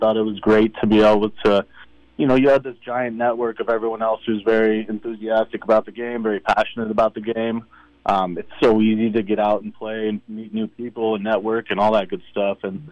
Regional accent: Colorado, United States; also born or lived in Southern California; I grew up here in the Colorado area, and for the last, last 15 years, I've been out in Southern California.

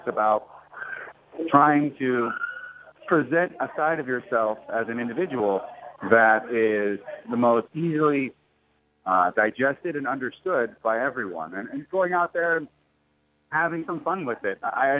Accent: Seattle, Washington, United States; I'm actually from Seattle, Washington, which is about 30 minutes north of at best.

